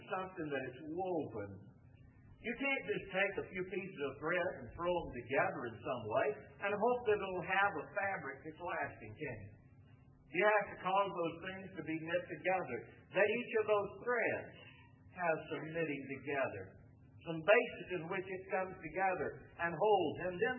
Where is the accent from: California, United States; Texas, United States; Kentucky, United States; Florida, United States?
Florida, United States; Tampa; moved away; From Tampa, thankful for your presence. That's my hometown. Even after I moved away from there, it still will be. I left in 1965, but there's something about where you grew up.